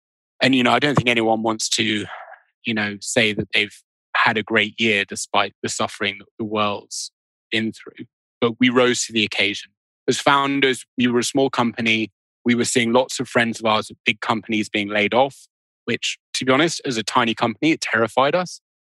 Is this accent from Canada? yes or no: no; United Kingdom; as a Brit, I had no idea who they were.